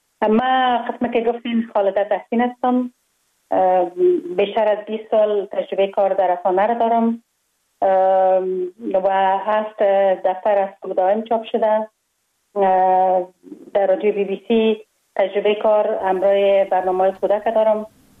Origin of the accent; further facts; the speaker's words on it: Kabul, Afghanistan; من خوشبختانه در یک خانواده روشن فکر به دنیا آمدم. در شهر کابل در محله کوته سنگی تولد شدم.